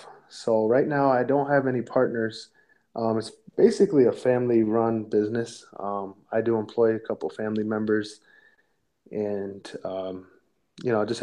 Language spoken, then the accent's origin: English; Connecticut, United States; now in Michigan, United States; I was raised on the East Coast of the U.S. in Connecticut, and so I moved here a while back and haven't left yet, so here I am.